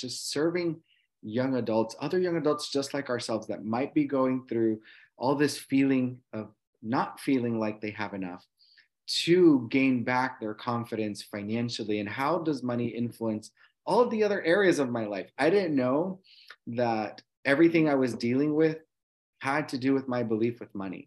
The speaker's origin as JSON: {"language": "English", "country": "Puerto Rico", "tie": "born or raised there", "also_born_or_lived": "Chicago", "moved": "as an adult", "lives_now": "Texas, United States", "said": "near the city of Chicago. And then from there, my parents moved to Puerto Rico. So Puerto Rico is my hometown. I'm just first generation college student as well. And it was barely 7 years ago that I moved to the state of Texas from Puerto Rico."}